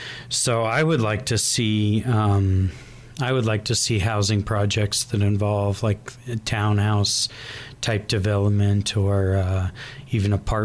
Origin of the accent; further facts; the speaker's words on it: Dexter, Iowa, United States; also born or lived in Virginia; I grew up in Dexter. Lived there all the way through high school.